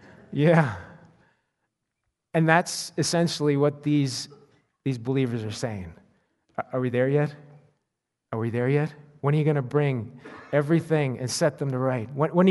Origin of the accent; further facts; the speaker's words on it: Nova Scotia, Canada; A number of years ago, I grew up in Nova Scotia.